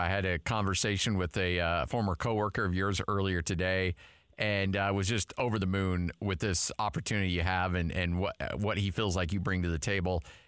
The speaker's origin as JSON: {"language": "English", "region": "Idaho", "country": "United States", "tie": "born or raised there", "said": "So I grew up in Southern Idaho, and I love college basketball."}